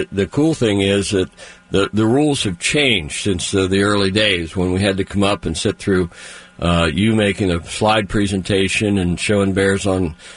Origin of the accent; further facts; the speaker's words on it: Pennsylvania, United States; You know, growing up in Pennsylvania, of course, they've always had a bear season in all my memories.